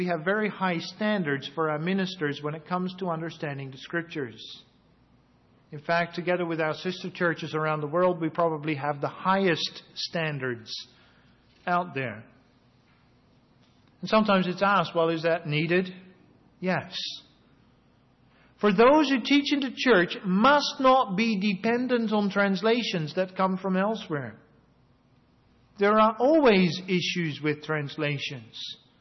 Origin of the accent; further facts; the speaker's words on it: Australia; I grew up with it in Australia in part.